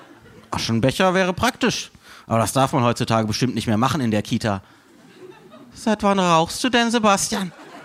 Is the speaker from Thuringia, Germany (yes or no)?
no; Freiburg, Baden-Württemberg, Germany; meiner Heimatstadt Freiburg